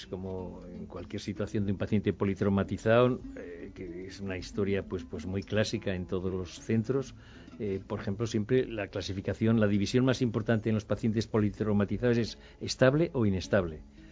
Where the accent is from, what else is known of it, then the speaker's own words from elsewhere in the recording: Spain; desde nuestra mentalidad, aquí como españoles y a lo que nos dedicamos en este sentido